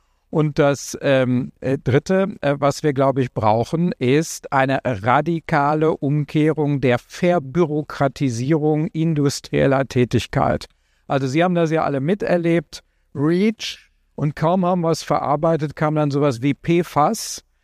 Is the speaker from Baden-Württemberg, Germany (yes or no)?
no; Gelsenkirchen, North Rhine-Westphalia, Germany; Ich komme aus Gelsenkirchen, gibt es einen großen BP-Standort.